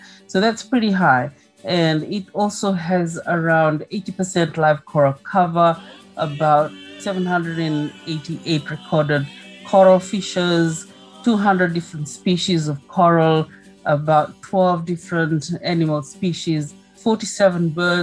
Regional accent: Moala, Eastern Division, Fiji; I come from Fiji. I live in Fiji

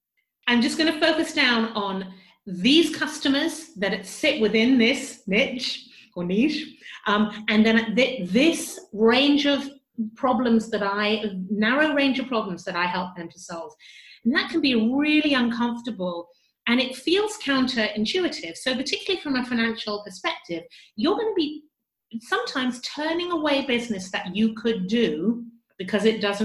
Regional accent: England, United Kingdom; You know, we say niche in England

